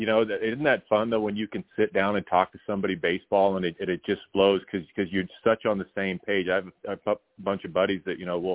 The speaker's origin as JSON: {"language": "English", "region": "Nebraska", "country": "United States", "said": "I come from Western Nebraska, and we didn't have scouts out there growing up"}